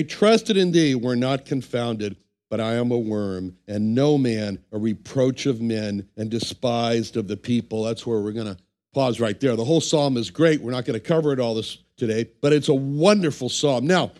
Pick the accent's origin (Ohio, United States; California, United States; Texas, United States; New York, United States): Ohio, United States; Cincinnati; born there; I was born in Cincinnati and not in Kiev, Russia.